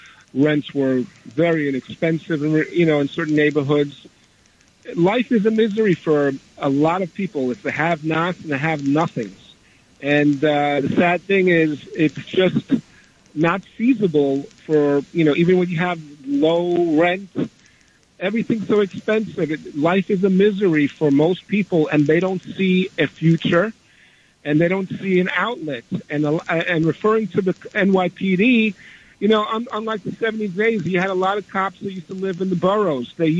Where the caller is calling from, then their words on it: Queens, New York, United States; I'm calling from Queens.